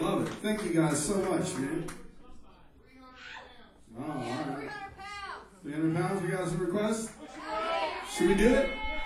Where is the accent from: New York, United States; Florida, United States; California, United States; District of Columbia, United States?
Florida, United States; Pensacola; I'm from Pensacola, Florida, man.